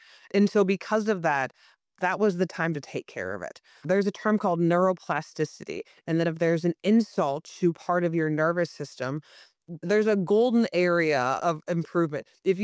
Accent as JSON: {"language": "English", "region": "Ohio", "country": "United States", "tie": "born or raised there", "said": "I grew up in a small town in Northwest Ohio. There was literally an OBGYN and a family doc in my hometown."}